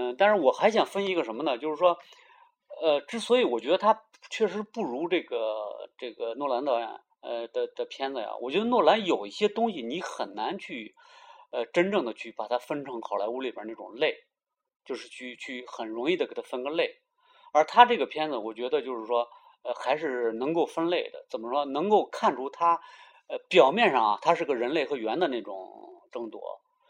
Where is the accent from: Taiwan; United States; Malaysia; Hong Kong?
United States; Chinese is a second language; 这不是我们美国人要打的